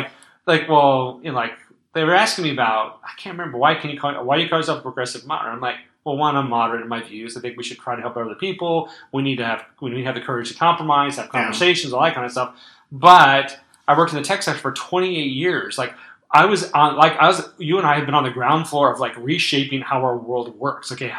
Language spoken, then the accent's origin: English; Overland Park, Kansas, United States; I grew up a single parent family. I mean, you know, I'm not just from South Overland Park.